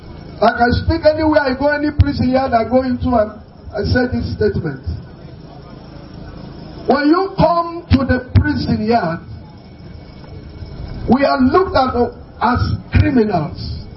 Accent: Akwanga, Nasarawa, Nigeria; I come from the north. I come from Nasarawa State. I come from Akwanga in particular.

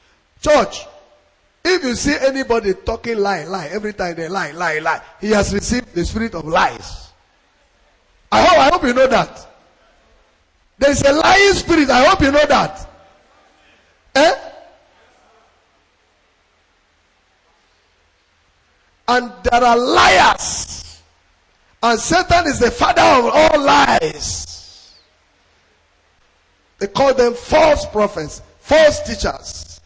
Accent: Nasarawa, Nigeria; I am from Nasarawa State.

